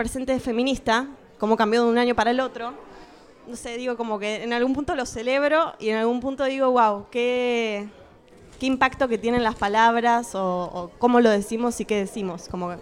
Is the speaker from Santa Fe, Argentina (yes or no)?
no; Buenos Aires, Argentina; eran 2 meses que estaba en Barcelona y venía con muchas ganas de estar acá, pero muchas ganas de seguir en Buenos Aires, de donde soy.